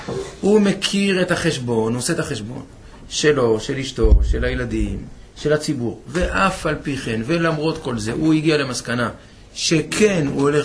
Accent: Tel Aviv, Tel Aviv District, Israel; אני גדלתי בתל אביב, חביבי. תאמין לי, זה עולם אחר.

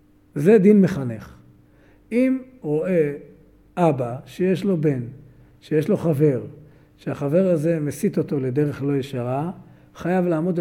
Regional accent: Jerusalem, Jerusalem District, Israel; אני ירושלמי, לא יודע לשחות באמבטיה.

